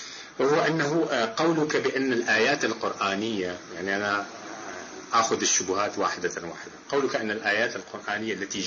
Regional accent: Morocco; أنا مغربي، عايش بالمغرب ودرس بالمغرب، وشهادتي بفرنسا بالمدرسة العليا UNPC بباريس.

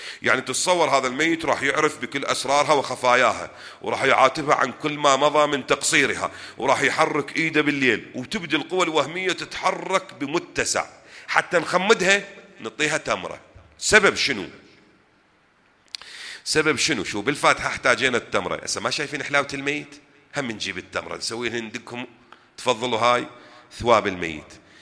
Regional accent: Iraq; هيصير عندنا بالعراق

